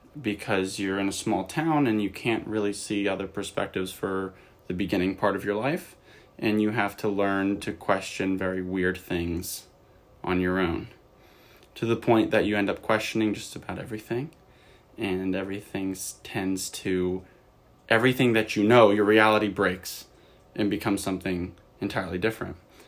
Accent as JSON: {"language": "English", "region": "Ohio", "country": "United States", "tie": "born there", "also_born_or_lived": "Florida", "said": "I was born in Ohio, but I spent a lot of time in Florida throughout high school, and for my bachelor's degree, I was in Florida State University."}